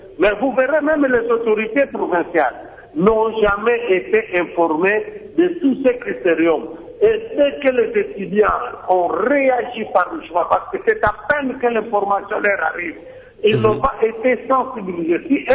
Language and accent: French; Kongo Central, DR Congo; Ici, par exemple, chez nous, au Congo central